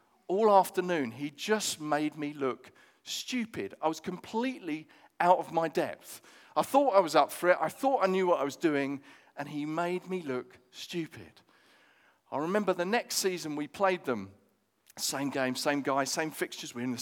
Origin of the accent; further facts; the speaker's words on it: London, United Kingdom; now in Sussex, United Kingdom; this was before I moved to Sussex, I'm originally from North London, before I moved to Sussex